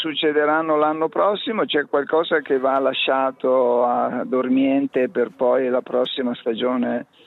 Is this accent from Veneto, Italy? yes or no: yes; Venice, Veneto, Italy; Io sono di Venezia, sono qui da mia figlia e dobbiamo avviare l'orto.